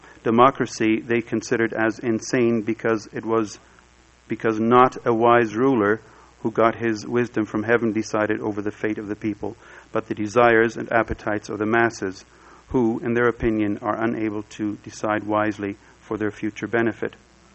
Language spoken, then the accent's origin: English; Innsbruck, Tyrol, Austria; born there; English is a second language; also born or lived in Kiel, Germany; I was born in 1952 in Innsbruck, Austria, known for the Winter Olympics 1964 and 1976. I was raised Catholic, but not too religious.